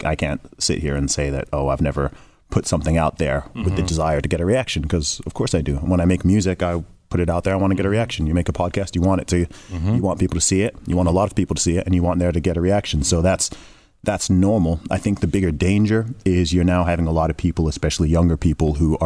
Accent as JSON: {"language": "English", "country": "Saudi Arabia", "tie": "born or raised there", "said": "growing up in Saudi Arabia, I've known lots of American people from the beginning. I love most of my teachers were American. It's why my accent doesn't sound British, in fact, because I went to an American school and all my teachers were American."}